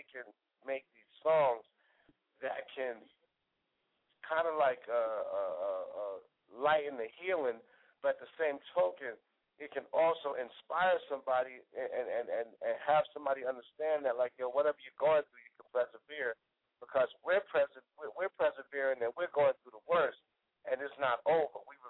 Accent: Queens, New York, United States; So it was a different way. I grew up in Queens.

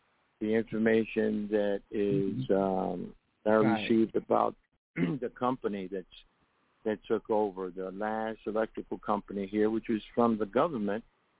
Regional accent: United States; As an American, I feel sad that this is happening today.

